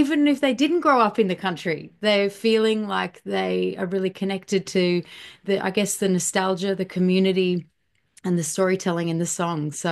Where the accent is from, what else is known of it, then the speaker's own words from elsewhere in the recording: Canberra, Australian Capital Territory, Australia; So I grew up just outside of Canberra, which is our nation's capital here in Australia.